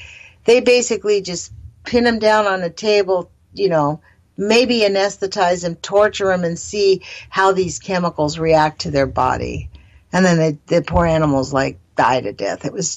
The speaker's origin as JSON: {"language": "English", "country": "United States", "said": "Because I go to work, I'm just an American."}